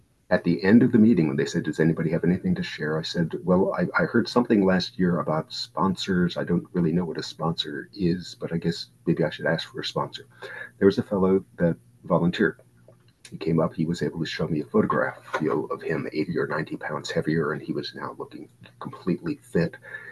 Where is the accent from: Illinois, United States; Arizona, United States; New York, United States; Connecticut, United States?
Connecticut, United States; I am from Connecticut